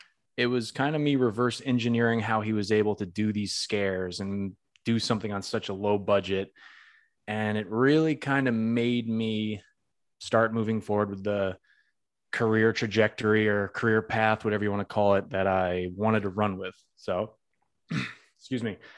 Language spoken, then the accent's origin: English; Massachusetts, United States; now in Orlando, United States; I'm originally from the Northeast, Western Mass, which is, you know, a nice place to grow up.